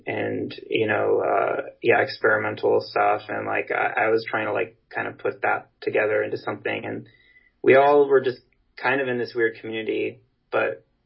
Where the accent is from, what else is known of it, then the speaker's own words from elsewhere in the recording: New York City, New York, United States; we're all from New York City